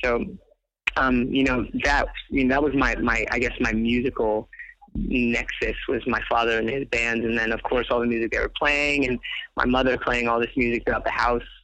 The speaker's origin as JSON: {"language": "English", "town": "Inglewood", "region": "California", "country": "United States", "tie": "born or raised there", "said": "I grew up in Inglewood and in Inglewood, like punk rock and skateboarding and that sort of counterculture were not, they were not at all prevalent."}